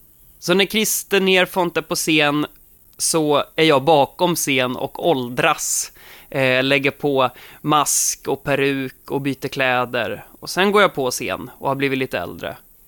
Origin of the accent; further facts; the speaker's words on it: Södertälje, Stockholm County, Sweden; Jag är född och uppvuxen i Södertälje.